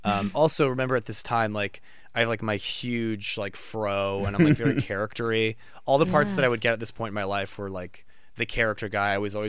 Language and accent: English; California, United States; I'm from Northern California. I was always going to go to New York and play music and do theater.